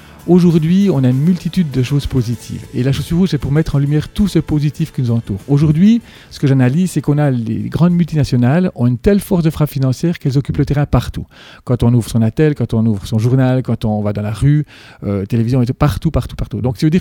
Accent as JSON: {"language": "French", "country": "Switzerland", "said": "en Suisse, par exemple, du fait que je viens de la Suisse"}